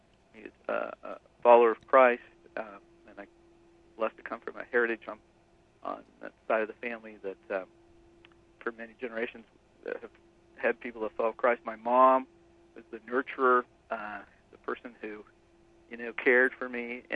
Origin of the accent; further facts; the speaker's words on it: Lawrence, Kansas, United States; I actually grew up in another part of Kansas, outside of Kansas City, in a city called Lawrence, where the University of Kansas is.